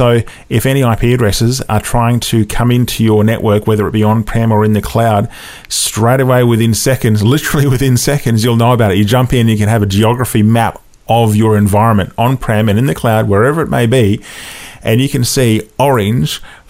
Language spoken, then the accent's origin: English; Queensland, Australia; I'm a Queenslander as well. It's a nice, nice part of the world.